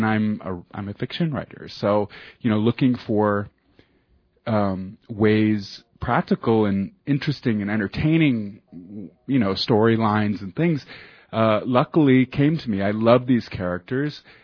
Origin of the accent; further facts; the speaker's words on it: Michigan, United States; my family is from Arkansas, my father's side of the family, and I had the privilege of, I grew up in Michigan